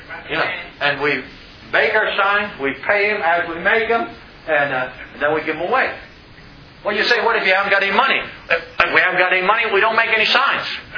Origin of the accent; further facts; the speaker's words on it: the South, United States; I'm from the South, you know.